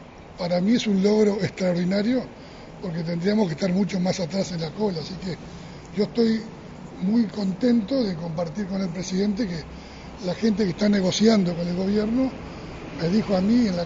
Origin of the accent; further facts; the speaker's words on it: Uruguay; como uruguayo